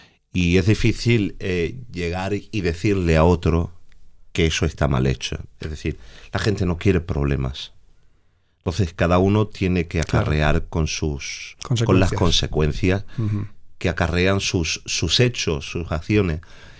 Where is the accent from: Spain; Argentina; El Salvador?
Spain; Málaga, Andalusia; born there; yo soy de nacimiento, soy malagueño.